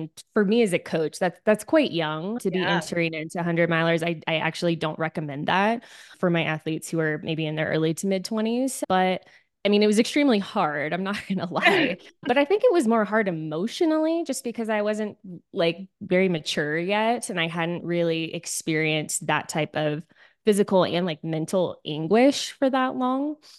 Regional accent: San Diego, California, United States; because I grew up in San Diego, but my dad worked in like further inland.

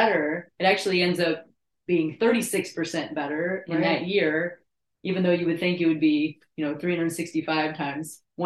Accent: Naples, Florida, United States; I'm from Naples.

